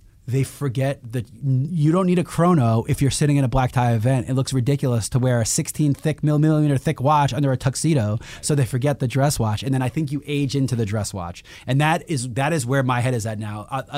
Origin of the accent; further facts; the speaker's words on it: New York City, New York, United States; Fifth Avenue, I grew up in New York City, used to be clothing stores and housewares.